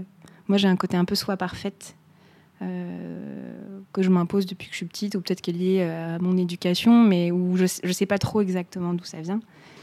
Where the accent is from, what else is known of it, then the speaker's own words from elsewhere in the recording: Brittany, France; now in Nantes, France; j'ai 30 ans. Je suis bretonne du sud Finistère, j'habite à Nantes.